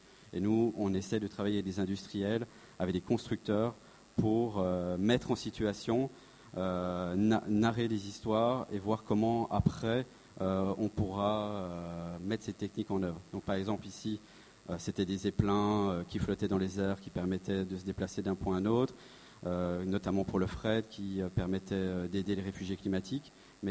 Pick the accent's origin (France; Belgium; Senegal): Belgium; moi je viens de Belgique